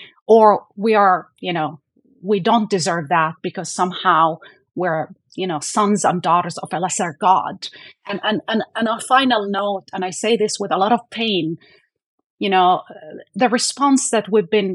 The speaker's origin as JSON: {"language": "English", "region": "Jerusalem", "country": "Palestine", "tie": "born or raised there", "said": "I grew up in Jerusalem next to the Aqsa Mosque. My father worked in the Aqsa Mosque for 30 years. Our community was Christian and Muslim."}